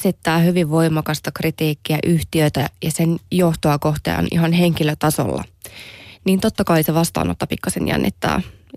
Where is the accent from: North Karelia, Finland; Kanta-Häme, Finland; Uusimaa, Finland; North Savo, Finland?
North Savo, Finland; Toivala; niin kuin itsekin olen kasvanut Pohjois-Savossa pikkukylässä Toivalassa